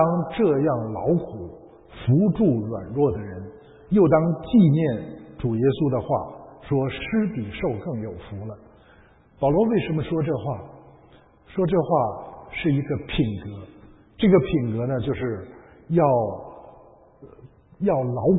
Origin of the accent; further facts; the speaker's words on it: northern China, China; 这个我是北方人，我不知道你们家乡的习俗怎么样